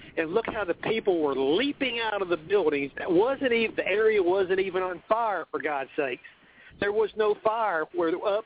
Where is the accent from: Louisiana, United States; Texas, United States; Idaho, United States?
Texas, United States; I'm not from New York. I'm from Texas, and I've never been in New York City in a day of my life.